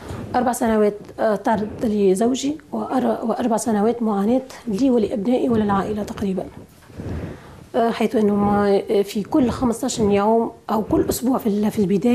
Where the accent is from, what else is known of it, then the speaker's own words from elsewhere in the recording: Bizerte, Bizerte Governorate, Tunisia; هناك سجن يقرب عن بلدتنا، بنزرت شمال تونس 20 كيلومتر.